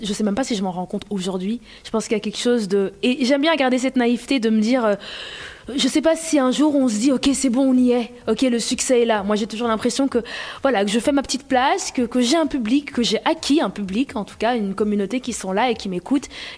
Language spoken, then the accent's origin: French; Belgium; moved away; je suis arrivée de la Belgique, plein de rêves, plein d'ambitions